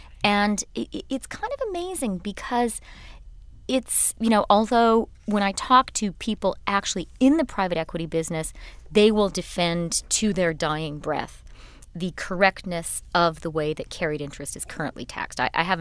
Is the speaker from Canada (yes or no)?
yes; Canada; I guess that doesn't fully include me because I'm Canadian